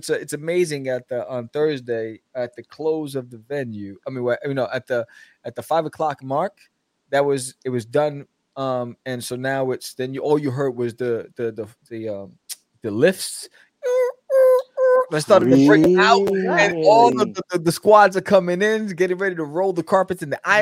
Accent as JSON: {"language": "English", "town": "Queens", "region": "New York", "country": "United States", "tie": "born or raised there", "said": "So it's crazy. I grew up in Jamaica, Queens."}